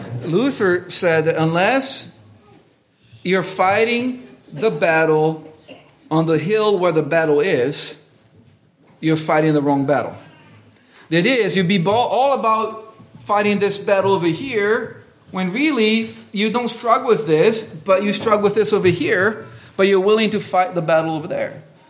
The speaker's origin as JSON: {"language": "English", "country": "Brazil", "tie": "born or raised there", "said": "Growing up in Brazil, often there was commercials"}